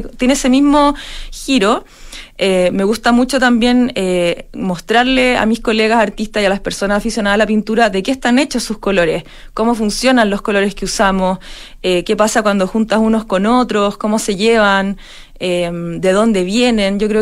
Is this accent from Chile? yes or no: yes; Santiago, Santiago Metropolitan Region, Chile; que voy desde chica, como muchos santiaguinos, ¿cierto?, paseábamos ahí.